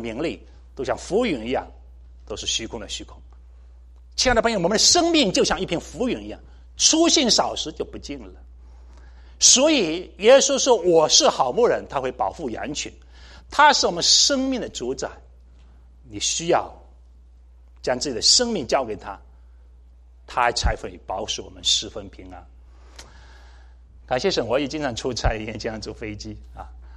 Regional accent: Zhejiang, China; 我是浙江的

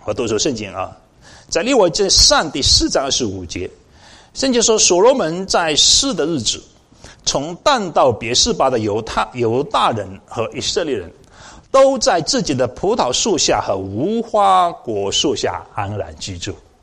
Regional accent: China; 我们都是来自中国嘛，有所谓的公历还有中国的农历啊

